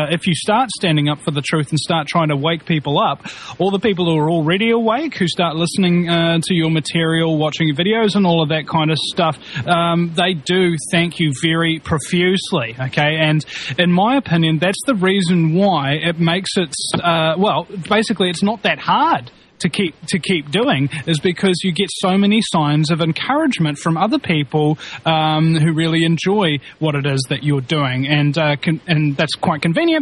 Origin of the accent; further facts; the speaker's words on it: New Zealand; as a New Zealander, I don't kind of, I don't draw any flack from American patriots, but I do draw flack from Kiwi patriots